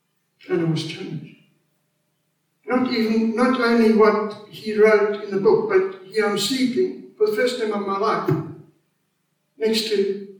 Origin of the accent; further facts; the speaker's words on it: South Africa; I'm a South African. I grew up in a racist society. I grew up in a white culture.